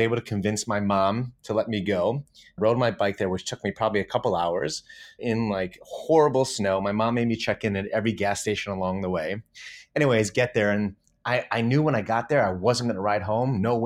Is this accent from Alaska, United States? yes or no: no; Beachwood, Ohio, United States; Oh, that's so funny. I'm from Beachwood.